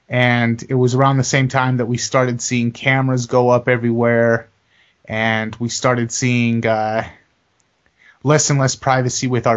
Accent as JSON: {"language": "English", "town": "Los Angeles", "region": "California", "country": "United States", "tie": "born or raised there", "said": "We grew up in Los Angeles, and my family is pretty much predominantly Mexican. And so growing up in Los Angeles and coming from minority neighborhoods"}